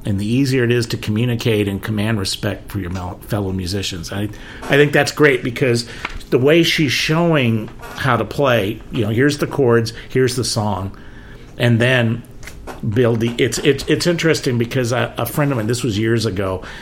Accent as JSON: {"language": "English", "town": "Whittier", "region": "California", "country": "United States", "tie": "born or raised there", "said": "And then also, too, in where I came from, my hometown, Whittier, there were a lot of musicians."}